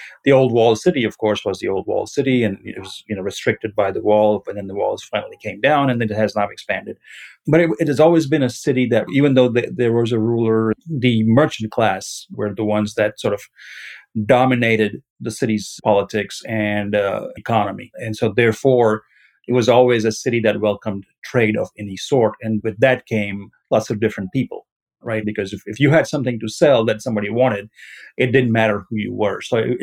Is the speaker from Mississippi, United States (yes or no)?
yes; Mississippi, United States; I'm from Mississippi. I've been here since 92.